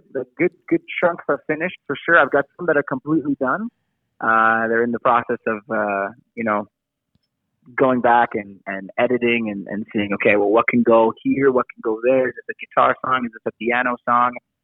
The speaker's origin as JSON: {"language": "English", "town": "Drummondville", "region": "Quebec", "country": "Canada", "tie": "born or raised there", "said": "I grew up in Drummondville. I went to school in Richmond. I'm currently working at Storyville Elementary School. Like, I've always been really in and around the townships."}